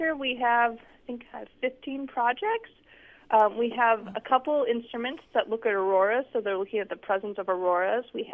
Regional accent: Milwaukee, Wisconsin, United States; And I actually grew up in the north. I grew up in Milwaukee, which is the most far north, but it's a little further north than the rest of the country.

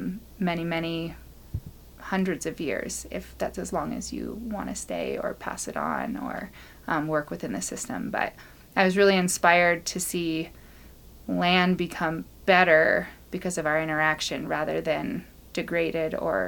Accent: Florida, United States; Yes. So I grew up in Florida, although I didn't do a ton of gardening and farming when I was there.

